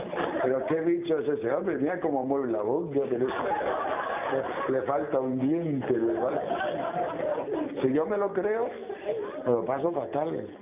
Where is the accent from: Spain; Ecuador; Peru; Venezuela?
Spain; Castile and León; en mis 60 y tantos años yo he visto que cambia tanto, porque yo cuando iba en mi pueblo de León, de niño, de jovencito